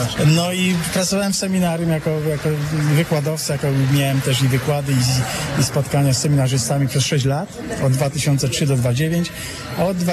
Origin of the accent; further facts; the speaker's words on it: Biegoszów, Lower Silesian Voivodeship, Poland; born there; ja się urodziłem na Dolnym Śląsku, tak, w Biegoszowie koło Złotoryi